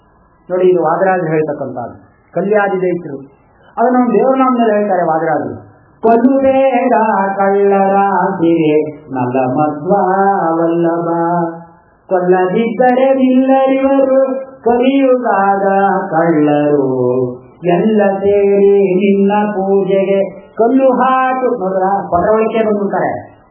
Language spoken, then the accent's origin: Kannada; Karnataka, India; ನಾವು ಮೈಸೂರಿನವರೇ ಅಲ್ಲಪ್ಪ, native place Kaveri ತೀರ.